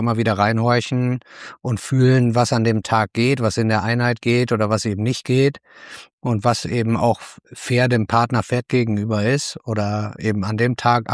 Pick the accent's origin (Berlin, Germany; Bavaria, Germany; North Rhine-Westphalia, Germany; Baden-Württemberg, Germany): North Rhine-Westphalia, Germany; Warendorf; die Nähe zu Warndorf als gebürtiger Warndorf hat natürlich mir immer in die Karten gespielt, aber eigentlich, ich bin ja auf dem Hof groß geworden mit Tieren